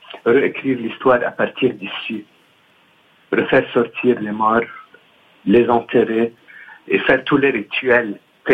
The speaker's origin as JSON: {"language": "French", "country": "Lebanon", "said": "que ce soit nous en tant que Libanais ou que ce soit la communauté internationale"}